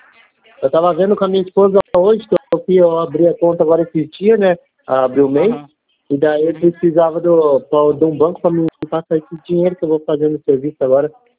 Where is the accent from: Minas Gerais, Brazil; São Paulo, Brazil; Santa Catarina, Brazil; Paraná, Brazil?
Santa Catarina, Brazil; Balneário Camboriú; Porque Camboriú já é mais longe, eu sou de Balneário.